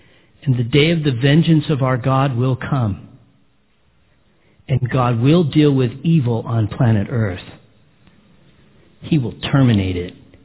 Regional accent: United States; because I come from America.

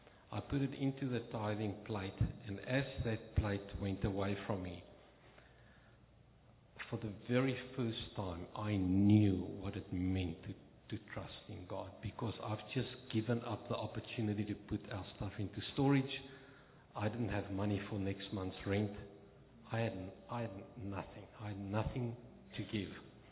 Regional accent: South Africa; moved away as an adult; now in Australia; As Pastor Frank was saying, I'm a South African. I got married in 1987, and in 1997, we moved to Australia.

